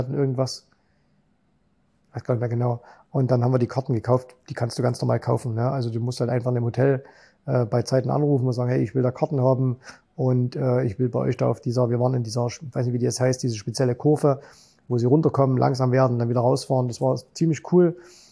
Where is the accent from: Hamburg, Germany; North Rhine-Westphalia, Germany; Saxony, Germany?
Saxony, Germany; Zwickau; moved away; Ich komme ja aus Zwickau, quasi am Rande des Erzgebirges. Ins Vogtland ist es nicht weit.